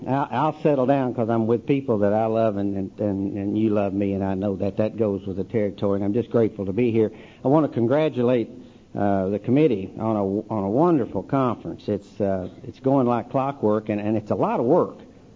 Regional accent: Louisville, Kentucky, United States; I'm an alcoholic from Louisville, Kentucky.

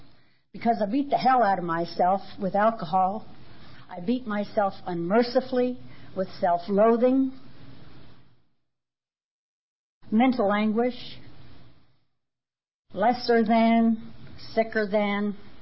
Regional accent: Aptos, California, United States; I'm a grateful alcoholic. I just had a bowl of soup with some AA friends. I'm over here from Aptos with my traveling companion, Cheryl.

